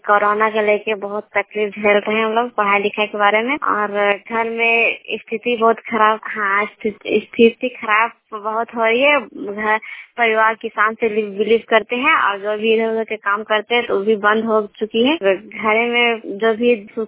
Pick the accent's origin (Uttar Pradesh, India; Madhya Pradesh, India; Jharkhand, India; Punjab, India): Jharkhand, India; Charhi; हम चरही से हैं और मेरा पंचायत चरही प्रखंड चुरचू जिला हजारीबाग और हम बीए कंप्लीट है